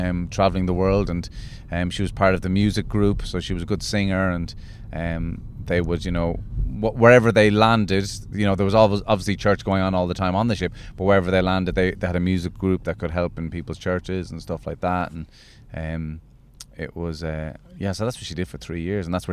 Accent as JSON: {"language": "English", "region": "County Cork", "country": "Ireland", "tie": "born or raised there", "also_born_or_lived": "Clonmel, Ireland", "said": "East Cork. I was actually born in Tipperary, in Clonmel, because my dad was living out in the countryside of South Tipperary at the time."}